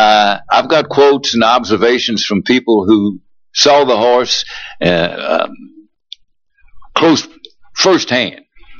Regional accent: Kentucky, United States; I was brought up on Dixiana Farm, and all I had to do was pedal up the road to Huffman Mill and go down past Maddox Town, turn right, and there you were, you know.

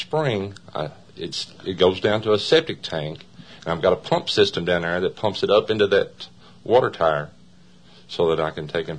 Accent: Lexington, Kentucky, United States; also born or lived in Stamping Ground / Jeffersonville; Yeah. I was raised in Lexington, and then we moved to Stamping Ground. And stayed up there for about 10 years, and then we went to Jeffersonville.

